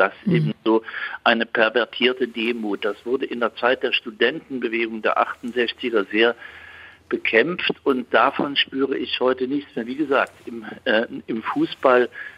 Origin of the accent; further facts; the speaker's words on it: Switzerland; ich bin Schweizer